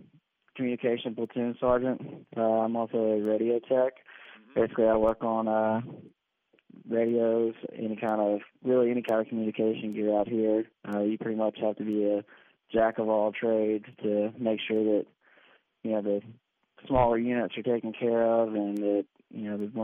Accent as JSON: {"language": "English", "region": "Alabama", "country": "United States", "tie": "born or raised there", "said": "I'm from a small town near Mobile, Alabama."}